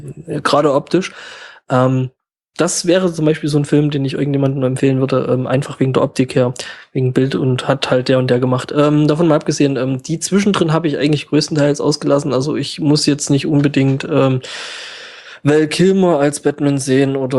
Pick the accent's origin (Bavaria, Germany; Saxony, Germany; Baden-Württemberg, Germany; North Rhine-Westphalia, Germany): Saxony, Germany; Ja, Entschuldigung, ich bin Sachse